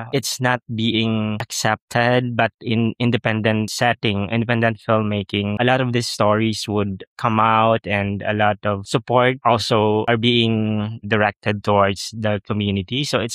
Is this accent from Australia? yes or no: no; Philippines; Well, because I'm telling it from my own perspective as a regional filmmaker, as a Filipino, so it's based on lived experiences and our challenges, our struggles as a nation.